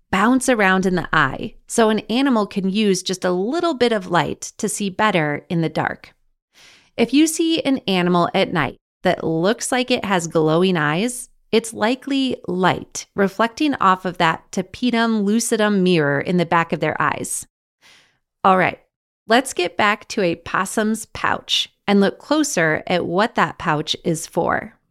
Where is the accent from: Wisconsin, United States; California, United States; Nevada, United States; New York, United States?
Wisconsin, United States; now in Colorado, United States; I grew up seeing possums in Wisconsin. I've never seen one in Colorado, but I know they are here.